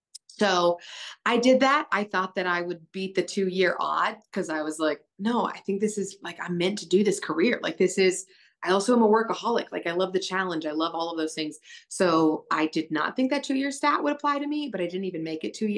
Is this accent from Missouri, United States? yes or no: yes; Lee's Summit, Missouri, United States; Yeah. Okay. I was raised in Lee Summit. So Lee Summit High School.